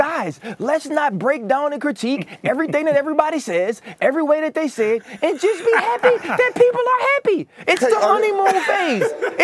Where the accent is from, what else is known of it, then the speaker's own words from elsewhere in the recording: New Orleans, Louisiana, United States; I'm a simple man, man. I'm from the West Bank of New Orleans.